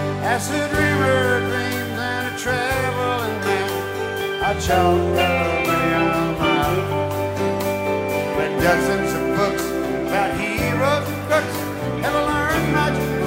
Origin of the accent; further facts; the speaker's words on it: Mobile, Alabama, United States; Of course, everybody knows I grew up on the Gulf Coast over in Mobile, Alabama, and around that area.